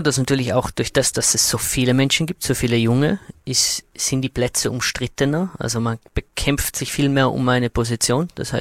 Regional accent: Austria

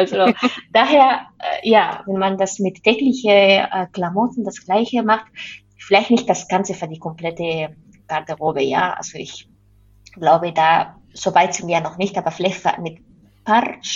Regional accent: Spain; German is a second language; ich komme ja aus Spanien

